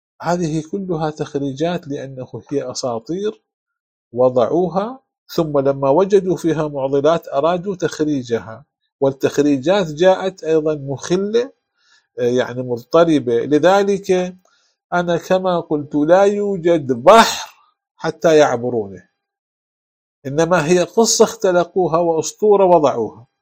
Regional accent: Iraq; كما يقال عندنا في العراق

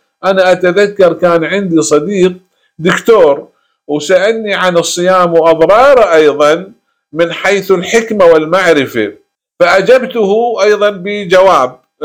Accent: Iraq; وهذه عندنا بالعراق وغير العراق الكثير من الناس مصابين بهذا الضرر

